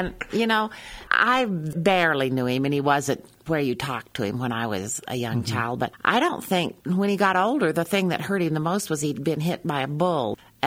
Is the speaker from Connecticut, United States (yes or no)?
no; Laramie, Wyoming, United States; born there; Actually, I was born in June of 1947 in Laramie, Wyoming.